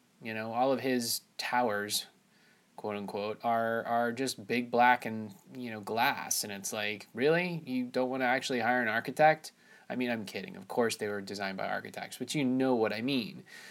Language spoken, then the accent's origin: English; New York City area, United States; I grew up in the New York City area, not in the city, but in the tri-state area.